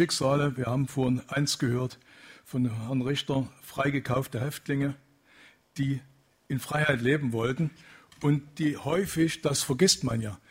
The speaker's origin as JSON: {"language": "German", "town": "Dresden", "region": "Saxony", "country": "Germany", "tie": "born or raised there", "moved": "as an adult", "said": "ich bin 1943 in Dresden geboren, wurde 1961, wie alle hier, eingemauert, bin 1984 mit meiner Familie nach dem Westen gegangen über Ausreiseantrag."}